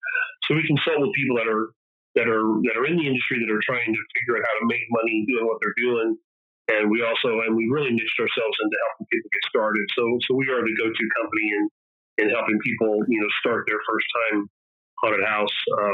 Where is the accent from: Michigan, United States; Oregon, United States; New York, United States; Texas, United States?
Texas, United States; also born or lived in New Mexico; now in Orlando, United States; I was born in New Mexico, raised in Texas, and now I live in Orlando.